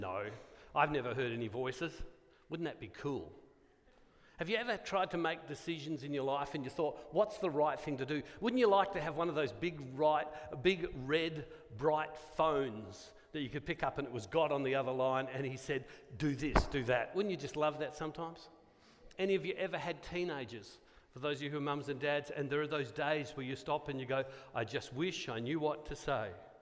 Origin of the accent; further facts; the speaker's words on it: Australia; No, I'm an Australian.